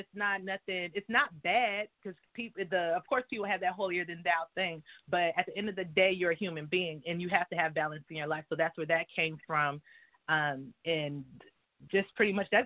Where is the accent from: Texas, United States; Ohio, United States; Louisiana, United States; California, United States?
California, United States; San Pablo; also born or lived in Richmond; I'm from the Bay Area, California, San Pablo to be exact, by way of Richmond, California.